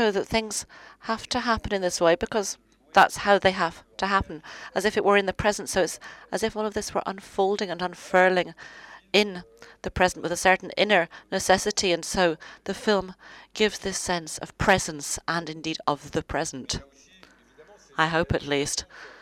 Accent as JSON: {"language": "English", "country": "Germany", "said": "I'm German. I'm from Germany."}